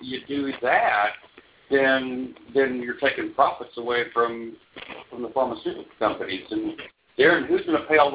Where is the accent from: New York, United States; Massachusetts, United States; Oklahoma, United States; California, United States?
Oklahoma, United States; I'm a Choctaw Indian. I was raised in an Indian culture. I'm from Oklahoma.